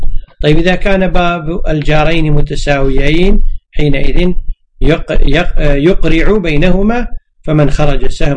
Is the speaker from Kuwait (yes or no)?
yes; Kuwait; فالأعراف عندنا في الكويت أن الإنسان إذا دخل وسلم يكون قد أوجب الوليمة وأوجب العرس